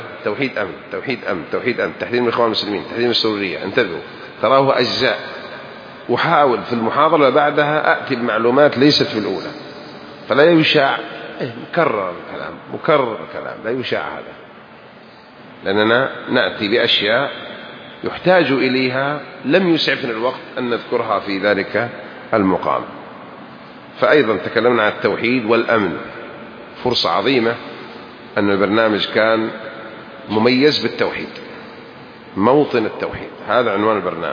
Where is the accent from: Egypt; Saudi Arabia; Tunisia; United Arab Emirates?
Saudi Arabia